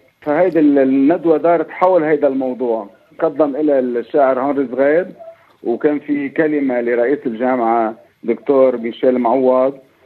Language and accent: Arabic; Barja, Mount Lebanon, Lebanon; بالمبدأ أنا ابتدأت بضيعتي اللي هي برجة.